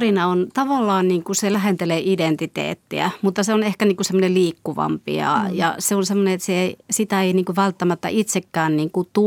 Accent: Karelia, Finland; kun olen karjalainen, niin yleensä nämä oli sitten molemmat vanhemmat olivat evakkoja.

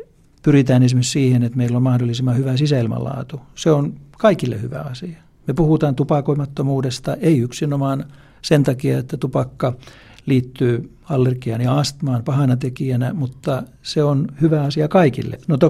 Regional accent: Salo, Southwest Finland, Finland; mulla oli todella Salossa, josta olen kotoisin

